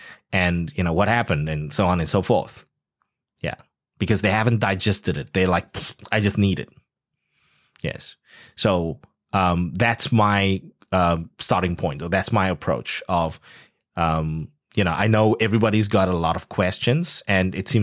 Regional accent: South Africa; now in Taiwan; Look, I grew up in South Africa

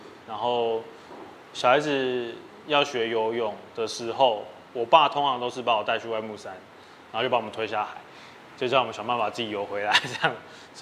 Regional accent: Keelung, Keelung City, Taiwan; born there; 对我来说，第一个是我出生就在那边出生

